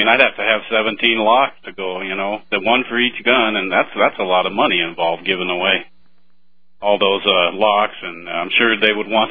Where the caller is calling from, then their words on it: Castle Rock, Colorado, United States; I'm calling you from Castle Rock, Colorado.